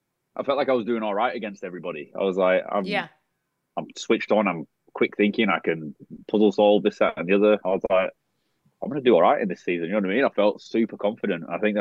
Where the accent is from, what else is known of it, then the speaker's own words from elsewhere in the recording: Australia; So when I went on the very first one, being the Australian Bachelorette, mm-hmm.